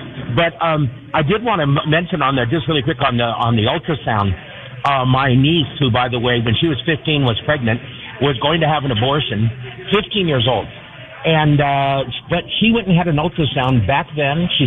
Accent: Ireland; I'm Irish, John, and I'm eating corned beef hash for breakfast.

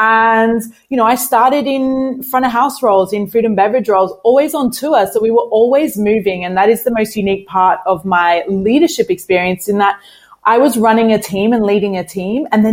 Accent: Australia; also born or lived in New Zealand; I actually grew up traveling. I grew up in Australia, but I was born in New Zealand. My father's French, so there's this whole big mix of many different cultures within the one family.

